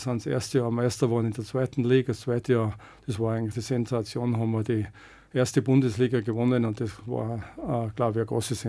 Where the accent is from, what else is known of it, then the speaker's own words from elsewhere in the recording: Rauris, Salzburg, Austria; Das Judo in Rauris, wo ich herkomme